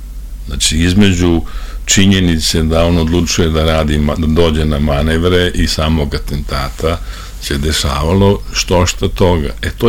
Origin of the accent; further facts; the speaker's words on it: Šumadija, Serbia; ja sam Šumadinac Gruženin